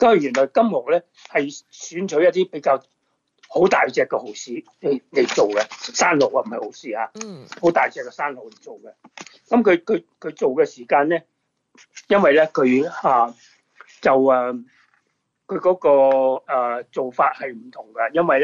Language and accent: Cantonese; China